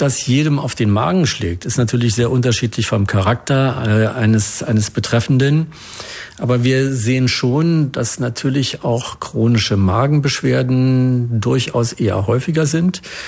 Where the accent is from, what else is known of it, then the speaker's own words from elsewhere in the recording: Berlin, Germany; Und als Berliner war man auch in Potsdam.